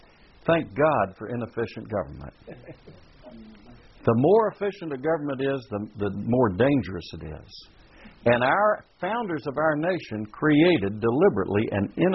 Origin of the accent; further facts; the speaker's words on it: United States; I'm an American. I have to confess it.